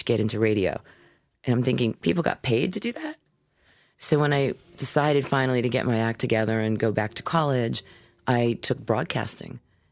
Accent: Brooklyn, New York, United States; now in Manhattan, United States; Born and raised in Brooklyn. Never left New York.

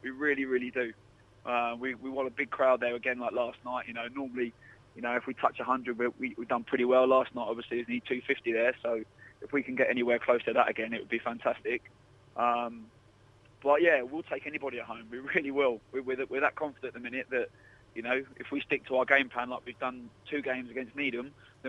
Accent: Cambridge, East of England, United Kingdom; I come from Cambridge

